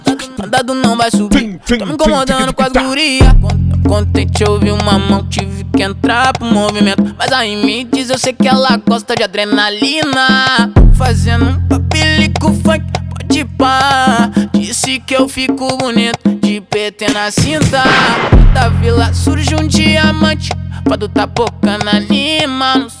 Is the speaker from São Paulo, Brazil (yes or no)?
no; Porto Alegre, Rio Grande do Sul, Brazil; born or raised there